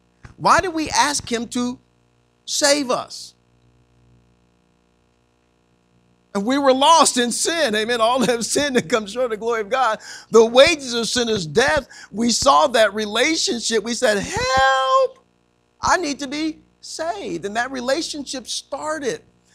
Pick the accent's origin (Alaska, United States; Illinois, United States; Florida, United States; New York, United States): Illinois, United States; Joliet; I'm not a thug just because I'm from Joliet, Illinois. There is something good that can come from Joliet, not just the prisoners.